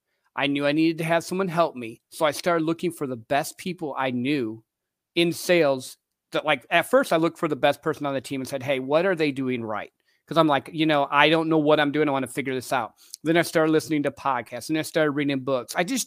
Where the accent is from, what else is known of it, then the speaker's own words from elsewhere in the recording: Midwest, United States; So I grew up in the Midwest in a little country town where you're supposed to, you know, work, get married, work for the same company forever, whatever.